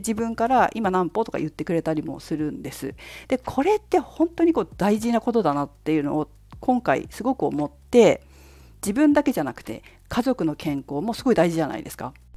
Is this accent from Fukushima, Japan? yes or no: yes; Fukushima, Japan; うちの実家のあるね、実家のある福島県福島市大座荘なんて、バスが1日に1本か2本しか走ってないところですよ。